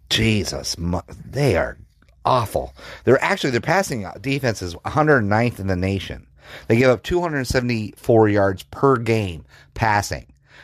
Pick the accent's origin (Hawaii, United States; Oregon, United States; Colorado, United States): Colorado, United States; I grew up in Colorado, so growing up in Colorado, you get your teeth kicked in by Nebraska pretty much my whole life.